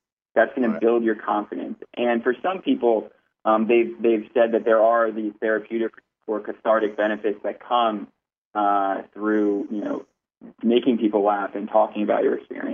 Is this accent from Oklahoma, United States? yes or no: no; New Jersey, United States; How you guys, I'm from Passaic County, so I know that's how we do things right up there.